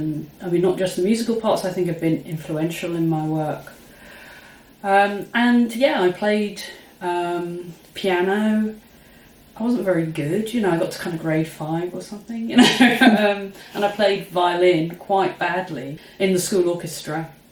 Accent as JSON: {"language": "English", "town": "Luton", "region": "East of England", "country": "United Kingdom", "tie": "born or raised there", "said": "as a teenager growing up in Luton, Bedfordshire, you know, about 35 miles north of London"}